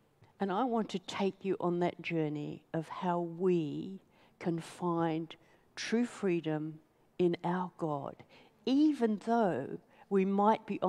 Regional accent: Australia; I ended up being a missionary in Australia, back in my hometown. I'd been to Hobart, taught in Winnerleah, and I'd gone to Sydney, and I was in Sydney as a youth worker.

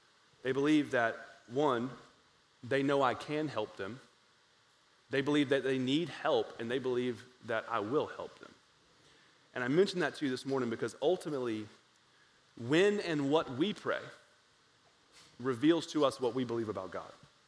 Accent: Georgia, United States; I grew up in Southwest Georgia and I went to public school.

